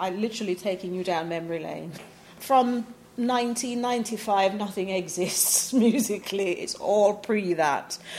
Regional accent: Jamaica; Mainly Jamaican, because I'm Jamaican, so the essence of what I'm going to talk about draws heavily on the Jamaican experience.

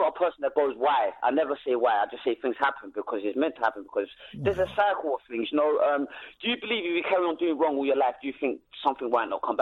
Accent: Somaliland, Somalia; Somalia, I'm from British Somalia.

